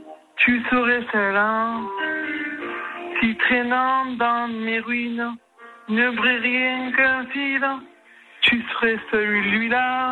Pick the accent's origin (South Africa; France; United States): France; Provence-Alpes-Côte d'Azur; now in Lyon, France; Non, je suis des Bouches-du-Rhône.